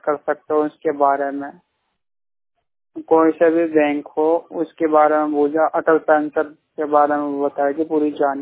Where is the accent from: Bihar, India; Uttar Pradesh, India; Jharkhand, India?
Uttar Pradesh, India; Meerut; मैं मेरठ का रहने वाला हूँ।